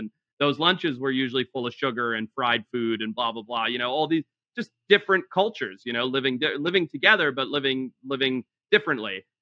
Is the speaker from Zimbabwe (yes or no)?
yes; Zimbabwe; Even growing up in Zimbabwe, so I had asthma as a kid